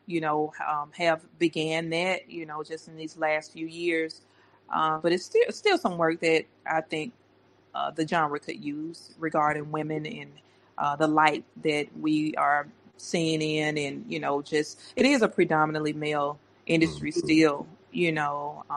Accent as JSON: {"language": "English", "region": "US South", "country": "United States", "accent": "Southern", "said": "But because I'm from the South and we have this Southern draw, this accent, it doesn't come out like Ms. or Mrs."}